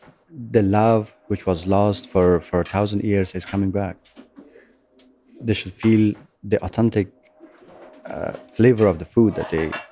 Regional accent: Afghanistan; moved away; when I came from Afghanistan, what happened to me

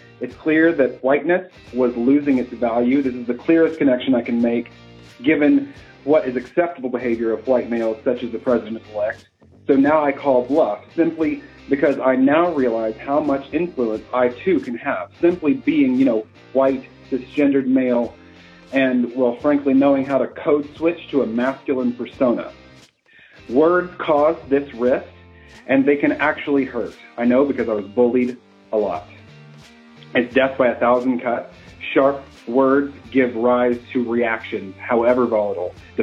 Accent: San Diego, California, United States; I'm a blogger from San Diego.

